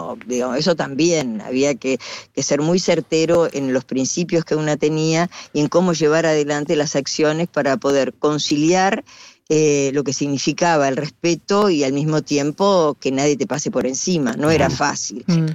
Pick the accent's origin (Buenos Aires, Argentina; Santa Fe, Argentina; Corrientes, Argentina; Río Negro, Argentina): Buenos Aires, Argentina; Yo nací en Cava, nací en la ciudad de Buenos Aires, y los primeros años, hasta los 9 años, vivíamos con mi mami y con mi papá en la casa con mis abuelos, porque venimos de familia humilde